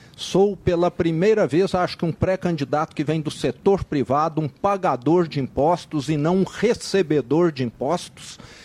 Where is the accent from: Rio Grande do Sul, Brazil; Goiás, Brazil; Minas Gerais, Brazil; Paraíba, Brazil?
Minas Gerais, Brazil; Então, eu estou no caminho certo, muito tranquilo, sereno, como um bom mineiro do interior.